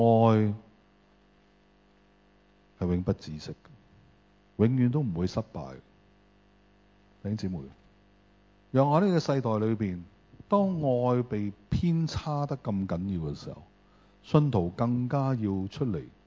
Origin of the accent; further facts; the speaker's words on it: China; 我中国人的说话讲得很好啊